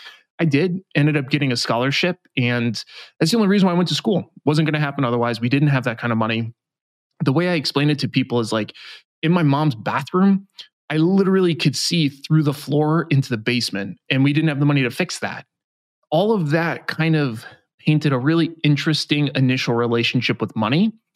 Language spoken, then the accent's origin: English; New York, United States; So I grew up in New York. So I had a single mom and alcoholic father.